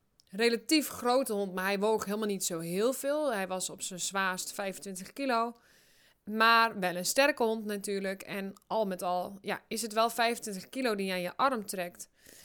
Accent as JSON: {"language": "Dutch", "region": "Drenthe", "country": "Netherlands", "tie": "born or raised there", "said": "ik ben opgegroeid in Drenthe. Een heel klein dorpje. En dan ook nog buitenaf, het dorp, zeg maar. En echt in de bush een beetje."}